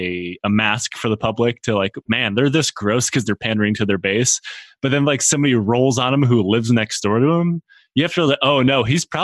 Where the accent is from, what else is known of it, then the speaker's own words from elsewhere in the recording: Michigan, United States; It depends, because like from my home state of Michigan, they have Justin Amash